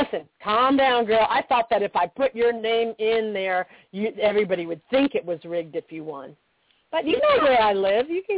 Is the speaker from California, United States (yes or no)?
no; Chicago, Illinois, United States; She moved to Chicago. That's my hometown.